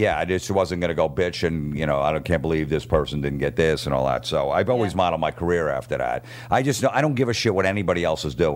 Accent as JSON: {"language": "English", "region": "New Jersey", "country": "United States", "said": "We're from Jersey, and they had no respect for us."}